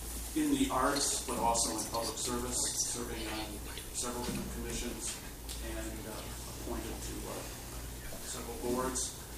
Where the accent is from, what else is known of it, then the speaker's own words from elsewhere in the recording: Winona, Minnesota, United States; I come from Winona.